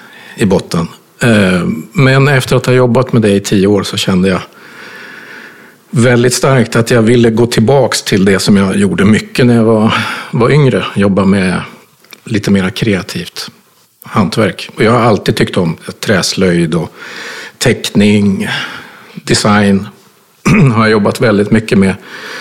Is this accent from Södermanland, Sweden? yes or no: yes; Strängnäs, Södermanland, Sweden; jag gick in i hos urmakaren i Strängnäs, där jag är ifrån.